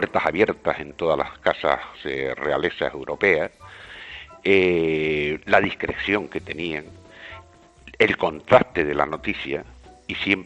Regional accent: Spain; como españoles

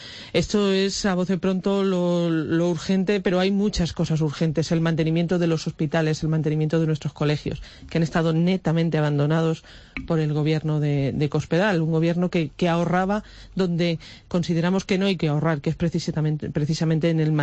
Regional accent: Campo de Criptana, Castilla-La Mancha, Spain; y yo soy de Campo de Cristana

